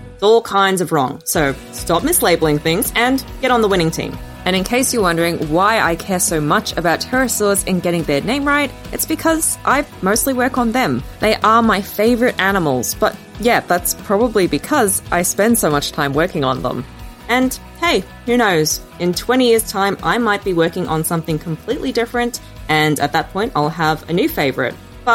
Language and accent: English; Australia; because I'm Australian